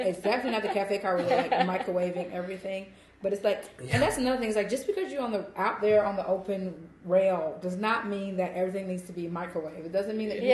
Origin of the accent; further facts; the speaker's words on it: Atlanta, Georgia, United States; I'm from Atlanta, and our system is called the MARTA rail.